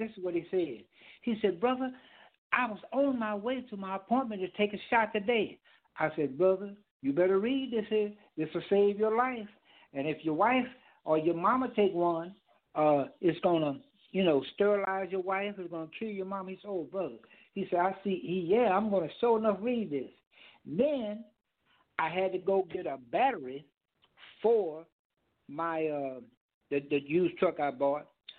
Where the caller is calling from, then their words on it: Kansas City, Missouri, United States; calling from Kansas City, Missouri.